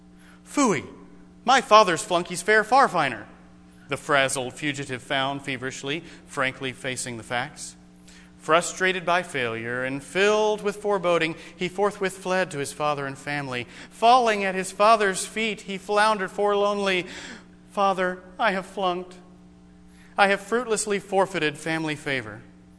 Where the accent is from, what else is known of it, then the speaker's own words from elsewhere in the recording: New Mexico, United States; I grew up in Grace Baptist Church. It was in New Mexico, however. My dad was the pastor